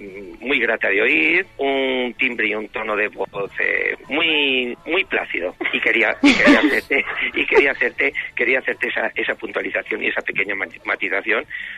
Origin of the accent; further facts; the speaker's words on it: San Juan de Aznalfarache, Andalusia, Spain; now in Madrid, Spain; Soy nativo de Sevilla, concretamente de San Juan de Alfarache.